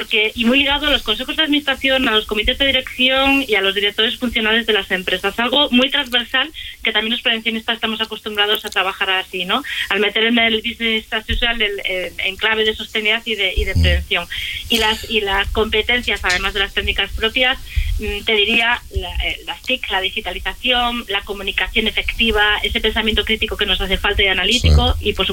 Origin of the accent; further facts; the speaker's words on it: Santander, Cantabria, Spain; Cuando en mi tierra, en Santander, las olas se llevan la playa